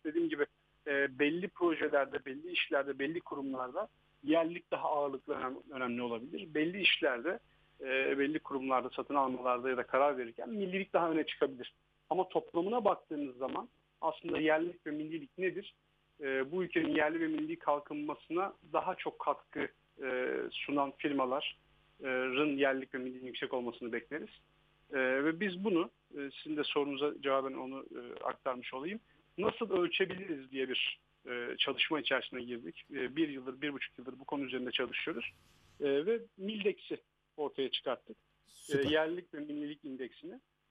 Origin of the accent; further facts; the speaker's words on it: Aydın, Turkey; Aslında Aydın'da doğdum. İlkokulu ve ortaokulu Aydın'da okuduktan sonra İzmir Fen Lisesi'ne geçtim.